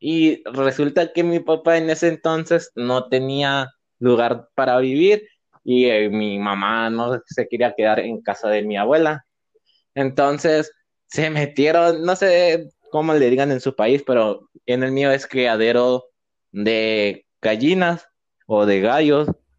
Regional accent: Ciudad Obregón, Sonora, Mexico; born there; nací en Ciudad Obregón, Sonora, en la misma ciudad

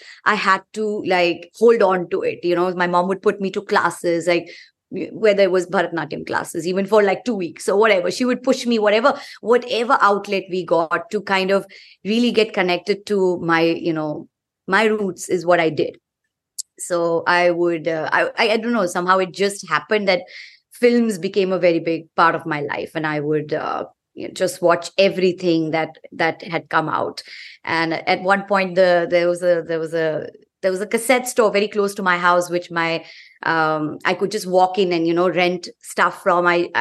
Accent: Dar es Salaam, Tanzania; I'm from Dar es Salaam originally. I was born and raised in East Africa, and I got quite a bit of an upbringing from, this very Indian exposure. Even though I lived in Africa, I got a lot of Indian exposure

